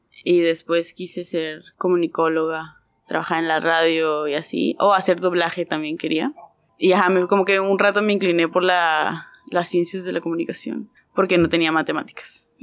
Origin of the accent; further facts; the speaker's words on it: Rosarito, Baja California, Mexico; also born or lived in Tijuana; Pues yo nací en Rosarito, ahí crecí toda mi infancia, mi adolescencia. Ya luego empecé a estudiar en Tijuana, entonces me moví para allá. Pero sí, tengo toda mi vida en la frontera, básicamente.